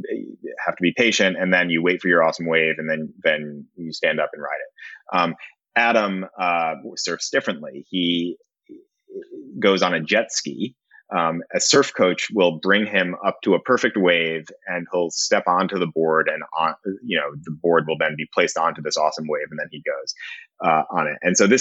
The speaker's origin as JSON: {"language": "English", "country": "Israel", "said": "I'm an Israeli, like I was born in Israel and I'm Jewish."}